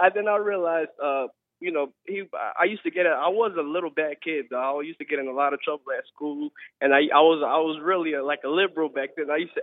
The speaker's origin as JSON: {"language": "English", "region": "North Carolina", "country": "United States", "tie": "born there", "said": "Yeah, that's when my parents came here. I was born here in North Carolina."}